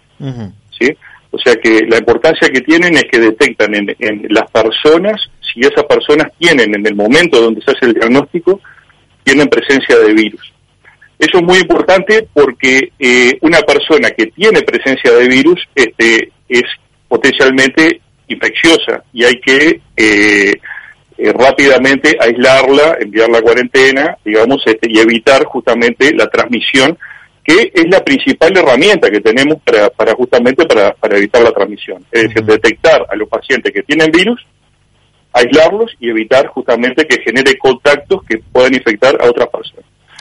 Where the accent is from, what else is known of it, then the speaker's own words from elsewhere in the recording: Uruguay; Entonces soy profundamente uruguayo, aunque el nombre diga otra cosa.